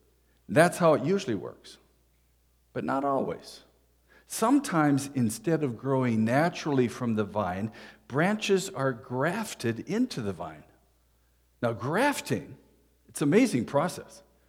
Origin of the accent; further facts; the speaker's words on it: Minnesota, United States; Well, I'm from Minnesota. You have to understand that. I just figured that's the way it was all in California.